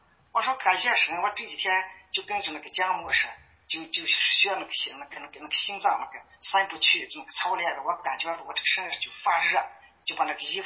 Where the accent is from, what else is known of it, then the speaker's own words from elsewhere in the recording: Ningxia, China; 我是宁夏的，在我们这个地方它下雨着呢，